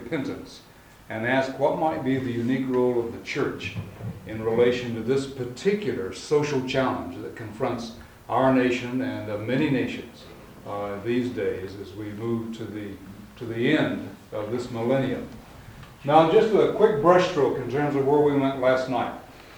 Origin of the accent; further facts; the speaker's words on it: St. Paul, Minnesota, United States; This is my wife, Nadine. We're from St. Paul, Minnesota.